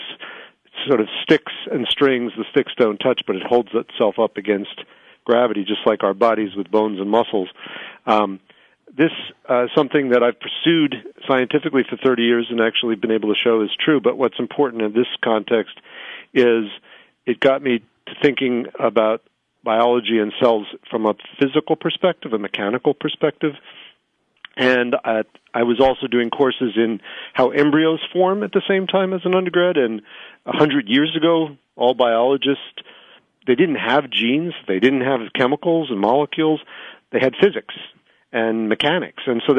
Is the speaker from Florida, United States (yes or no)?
no; Long Island, New York, United States; I grew up in New York, went to public high school. I call it Mesoamerica, the middle of Long Island, the first suburbs.